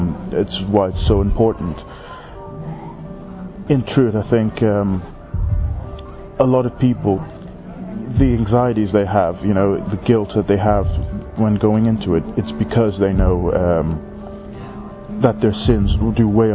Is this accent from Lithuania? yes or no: no; Ireland; I'm 21 and I'm from Ireland.